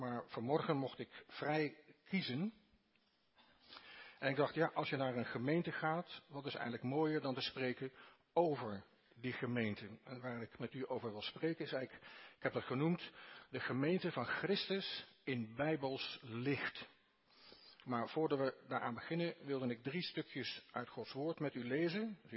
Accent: Netherlands; now in Belgium; Toen we hier naar België kwamen, waren we echt, u zult het aan mijn accent natuurlijk direct wel horen, ik kom van boven de grens.

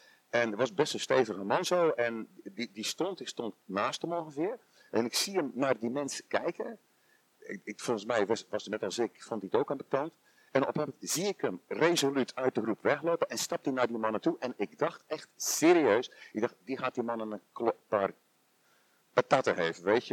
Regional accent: Zeeland, Netherlands; now in Belgium; Dus wij zijn, ik kom van Zeeland van origine.

